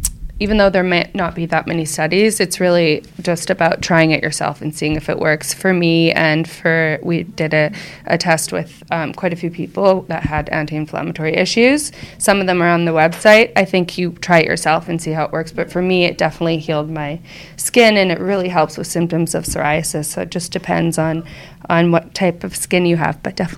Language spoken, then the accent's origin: English; Canada; now in Los Angeles, United States; We're originally from Canada. I moved to LA first, and my sister was in Canada.